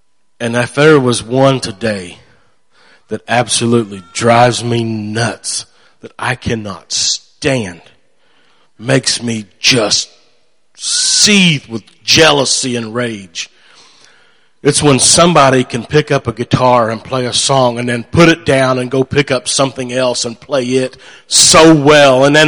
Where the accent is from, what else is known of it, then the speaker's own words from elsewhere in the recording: United States; We are from Davis County area. Grew up there, went to school at Pleasant View Mennonite School.